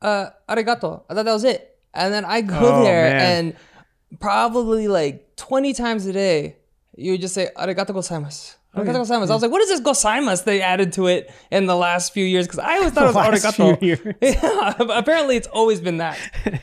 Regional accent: Philippines; And then I'm like, no, so I'm Filipino.

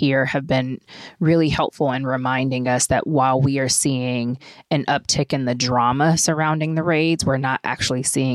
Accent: Los Angeles, California, United States; I grew up in Watts, which is a part of Los Angeles, the city on the east side.

